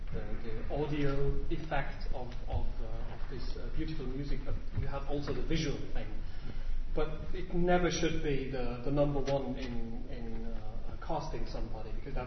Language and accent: English; Munich, Bavaria, Germany; English is a second language; So I grew up in Munich. I spent 24 years of my life in Munich.